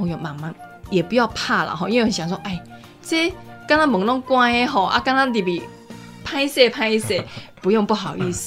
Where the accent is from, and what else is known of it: Taiwan